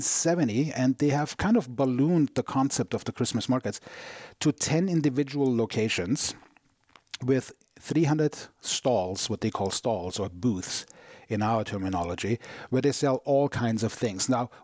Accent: Vienna, Austria; even though I'm from Vienna, this is one of the towns that I am just ridiculously in love

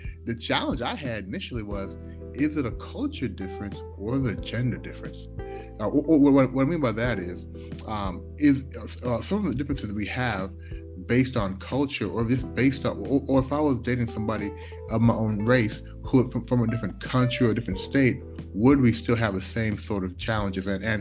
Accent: Louisville, Kentucky, United States; also born or lived in Toronto, Canada; I am the son of immigrants to Canada, and then we all immigrated to the U.S., so I am a U.S. immigrant. I did grow up in the U.S., Louisville, Kentucky, until I went to college. I went to college in Washington, D.C. at Howard University

